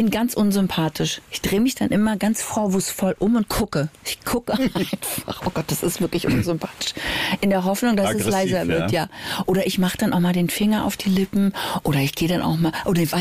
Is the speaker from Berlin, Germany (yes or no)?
yes; Berlin, Germany; born there; Wir sind beide in Tempelhof geboren. So, und dann haben wir beide in Lichtenrade gewohnt. Und jetzt wohnen wir beide in Charlottenburg.